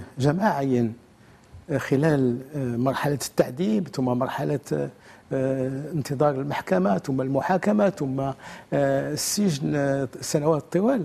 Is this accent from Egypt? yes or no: no; Morocco; تنقول فيها تنخاطب بلادي المغرب